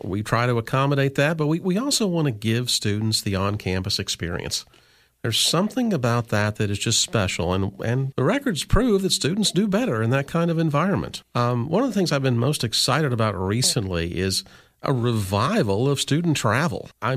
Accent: Illinois, United States; Prior to that, I grew up in Illinois. I went to school for 4 years in New York and then 9 years at Ohio State.

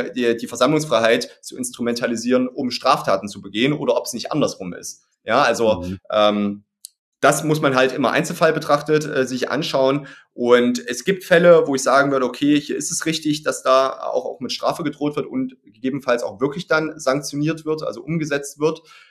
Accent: East Germany, Germany; Ja, also ich komme aus Ostdeutschland. Ja, meine Eltern sind damals in der DDR genau dafür auf die Straße gegangen

